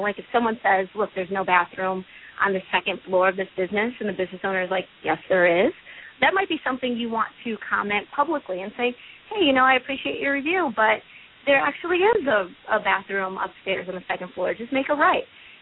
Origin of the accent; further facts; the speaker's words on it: Milwaukee, Wisconsin, United States; Baltimore reminds me a lot of my hometown. I'm from Milwaukee, Wisconsin. So it, too, is on the water.